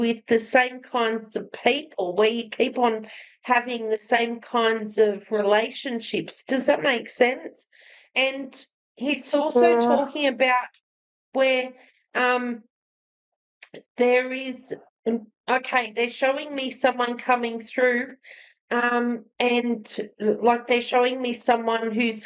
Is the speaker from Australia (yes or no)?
yes; Australia; I'm from Australia.